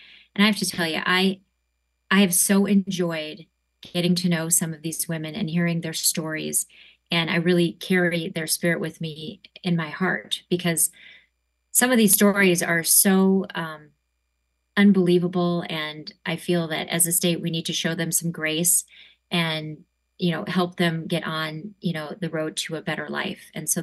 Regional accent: South Dakota, United States; I grew up in South Dakota. I did not grow up Jewish.

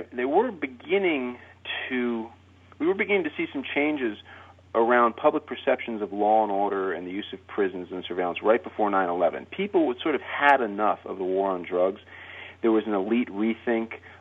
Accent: Putney, Vermont, United States; here in my hometown where I was originally raised, in Putney, Vermont, and these small New England towns

